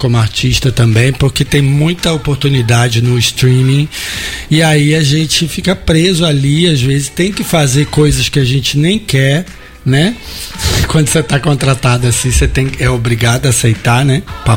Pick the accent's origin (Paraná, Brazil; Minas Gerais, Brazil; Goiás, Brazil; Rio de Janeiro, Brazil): Rio de Janeiro, Brazil; Eu vim da Curicica, que já era perto da Globo. Eu vim da Curicica, depois da Taquara. Eu sou de Jacarepaguá, lá no Rio, que é um bairro mais Zona Oeste.